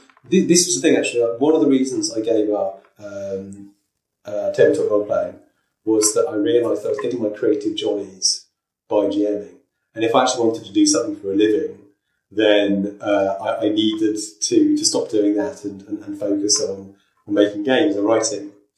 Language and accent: English; Oxford, South East England, United Kingdom; also born or lived in Germany; I grew up in Oxford. I was born in Germany, and I've lived all over the world.